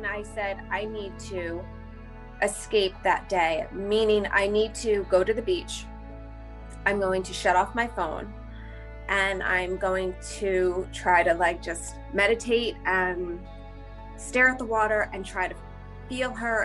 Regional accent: Sag Harbor, New York, United States; I'm from Sag Harbor, New York.

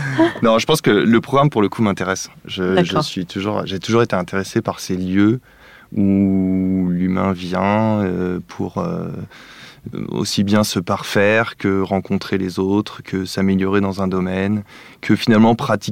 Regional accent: Paris, Île-de-France, France; Plus personnellement, moi, j'ai grandi plutôt à Paris, d'un père designer et d'une mère psychologue.

